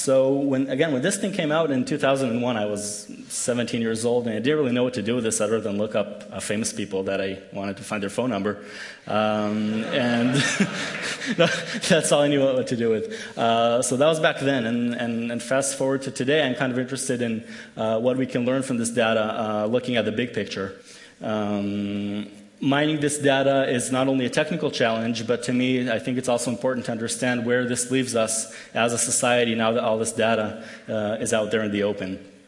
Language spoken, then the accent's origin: English; Israel; as the title suggests, I came here from... I came here from Israel to talk about the Israeli population census